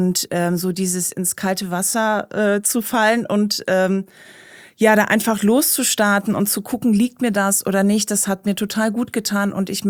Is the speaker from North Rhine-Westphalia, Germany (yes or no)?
no; Dresden, Saxony, Germany; Ich bin geboren in Dresden 1985, also ein ehemaliges DDR-Kind, könnte man noch so sagen. Und ja, bin dann auch in Dresden zur Schule gegangen, war da in der Grundschule und zur 5. Klasse hin sind meine Eltern eher ländlich gezogen. Und dann habe ich da eher ländlich so zwischen Dresden und Meißen gewohnt